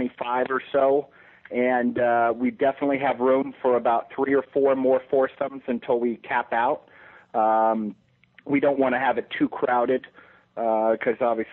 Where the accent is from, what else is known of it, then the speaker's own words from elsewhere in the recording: California, United States; I'm from the San Fernando Valley.